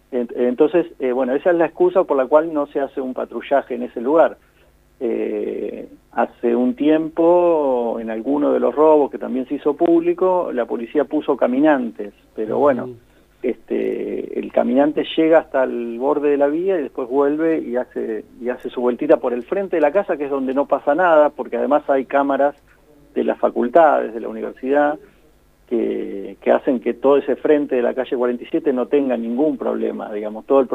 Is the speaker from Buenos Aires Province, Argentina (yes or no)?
yes; La Plata, Buenos Aires Province, Argentina; nosotros vivimos en La Plata y la jurisdicción nuestra, si nos paramos del lado de la vía o del otro lado, es la misma, seguimos siendo platenses